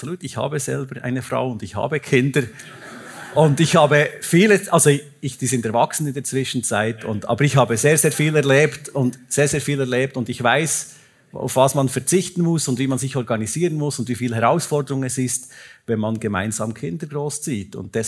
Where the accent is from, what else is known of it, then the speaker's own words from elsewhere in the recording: Bern, Switzerland; Ich bin ja kein Zürcher, sondern ein Berner Oberländer.